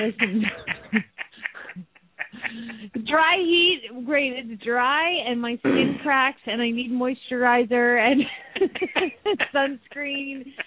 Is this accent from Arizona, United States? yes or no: yes; Phoenix, Arizona, United States; from Phoenix, Arizona